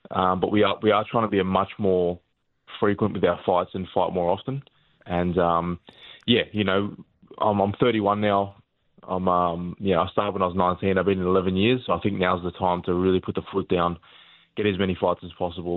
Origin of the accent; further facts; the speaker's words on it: Australia; born there; But I like to train in Australia and say I'm an Australian-born fighter.